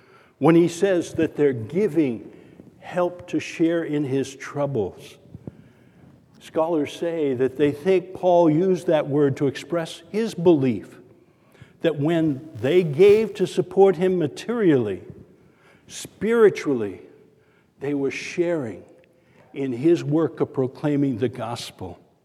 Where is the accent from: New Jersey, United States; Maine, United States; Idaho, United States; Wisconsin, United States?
Maine, United States; Sanford; my hometown of Sanford, Maine